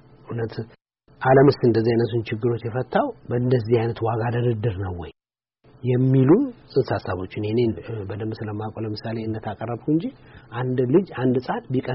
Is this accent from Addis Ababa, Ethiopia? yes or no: yes; Addis Ababa, Ethiopia; ኮሪያ ሰፈር የሚባል ሰፈር ነው ያደግኩት ከዛ ኤሌመንተሪ ህብረት ፍሬ የሚባል ትምህርት ቤት እንደዚሁ ለኮሪያ ዘማቾች የተቋቋመ ትምህርት ቤት ነው